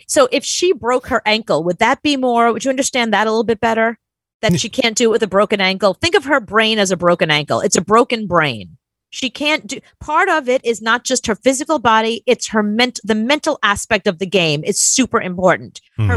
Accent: Brooklyn, New York, United States; where I grew up in Brooklyn on the basketball courts

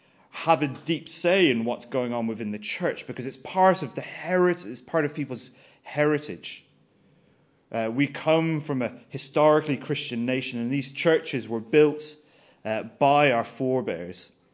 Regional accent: Limerick, Munster, Ireland; I come from Limerick in Ireland

